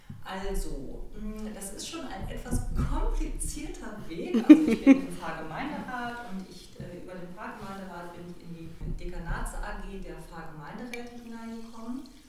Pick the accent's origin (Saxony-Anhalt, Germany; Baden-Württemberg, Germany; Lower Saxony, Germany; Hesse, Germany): Lower Saxony, Germany; Cloppenburg; Ich komme aus Kloppenburg. Ich glaube, mich ist schon gut katholisch.